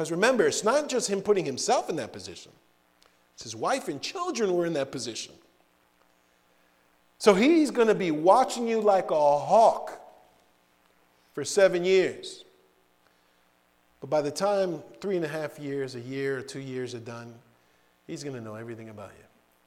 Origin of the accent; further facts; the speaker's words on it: New York, United States; I'm from New York, you know, so I'm going to tell you right now that I, you know, it's hard for me to trust anybody.